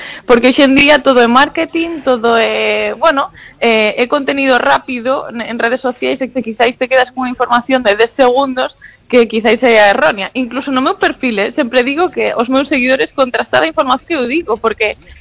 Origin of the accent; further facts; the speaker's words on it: As Pontes, Galicia, Spain; now in Vigo, Spain; Que son de Vigo, pero son das Pontes, ¿eh? Das Pontes, pero vivo en Vigo.